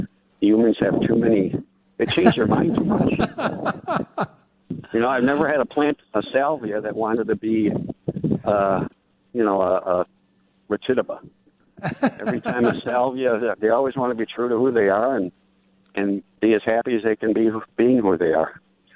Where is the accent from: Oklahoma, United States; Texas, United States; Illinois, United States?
Illinois, United States; Berwyn; So growing up in Berwyn, Illinois, and growing up Czech, you had to find what you love to do had to be your profession because you're going to do it every day.